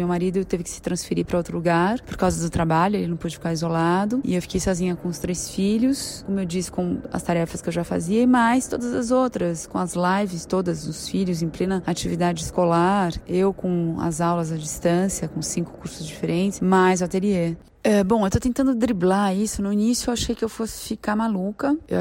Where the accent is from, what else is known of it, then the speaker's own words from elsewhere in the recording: Campinas, São Paulo, Brazil; born there; now in São Paulo, Brazil; eu nasci em Campinas, me formei pela Universidade Estadual de Campinas, que é a Unicamp, em Artes Visuais, e me transferi para São Paulo logo depois, onde eu vivo até hoje, isso aproximadamente há uns 20